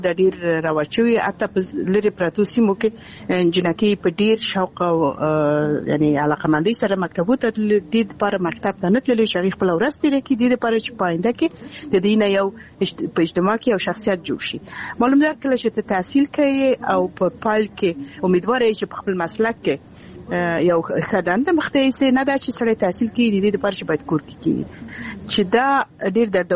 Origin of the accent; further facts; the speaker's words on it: Balkh, Afghanistan; څنګه چې زه اصلي اوسېدونکی د بلخ ولایت یم د بلخ ولسوالۍ